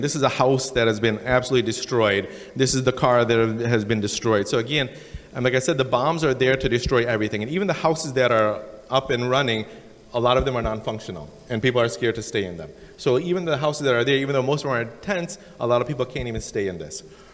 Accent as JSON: {"language": "English", "country": "Pakistan", "said": "I'm Pakistani, so I can say this"}